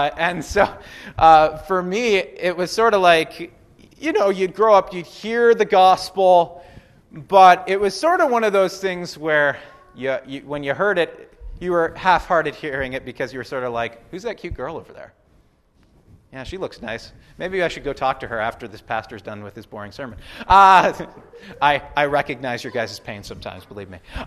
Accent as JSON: {"language": "English", "town": "Nipawin", "region": "Saskatchewan", "country": "Canada", "tie": "born or raised there", "said": "I grew up in Nipawin, Saskatchewan. Spent most of my life there, where we have good fishing and lots of good churches in the area."}